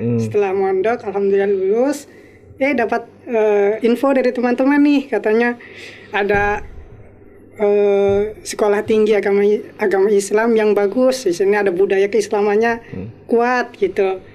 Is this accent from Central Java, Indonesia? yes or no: yes; Cilacap, Central Java, Indonesia; Dari Jawa Tengah, Dusun Danasri, Desa Jeruklegi Kulon, Kecamatan Jeruklegi, Kabupaten Cilacap.